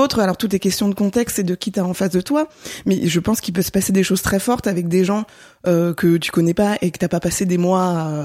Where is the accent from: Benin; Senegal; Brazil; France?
France; Paris, Île-de-France; je suis une Parisienne de 36 ans